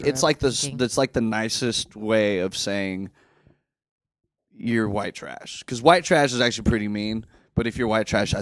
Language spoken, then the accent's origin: English; Houston, Texas, United States; also born or lived in Arlington / Dallas / Fort Worth / San Antonio; around all over Texas. Arlington, Dallas, Fort Worth, San Antonio. I lived in Austin for a little bit. So I grew up in Texas.